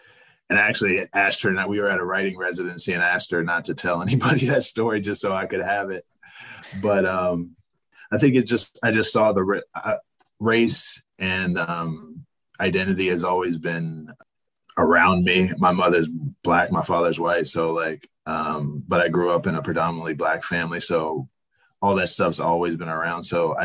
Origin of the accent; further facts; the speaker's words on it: Falls Church, Virginia, United States; also born or lived in Washington, D.C. / Washington State; I was born in Washington, D.C. I grew up in Falls Church, Virginia. My mother's from Virginia. My dad is from Washington State. So in the mid-80s, we moved out to Washington State near Seattle for like 4 or 5 years.